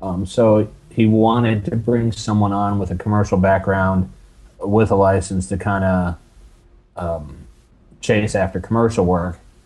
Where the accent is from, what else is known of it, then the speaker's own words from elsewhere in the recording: Ohio, United States; Sure. I grew up in Ohio.